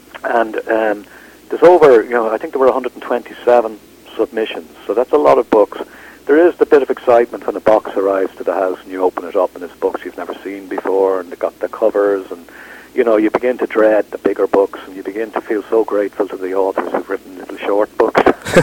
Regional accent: Ireland; I think I'm one of a group of Irish writers that people put together because we're Irish.

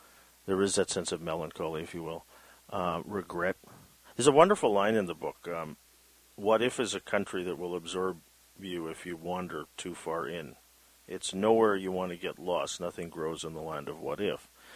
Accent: Philippines; I'm Filipino, so we're Catholic

